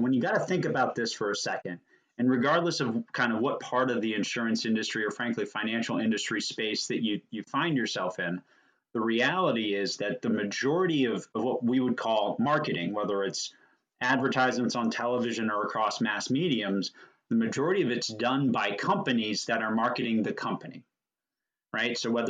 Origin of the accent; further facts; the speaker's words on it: Washington, District of Columbia, United States; I grew up in the Washington, D.C. area, so that connection to the Washington Post was there.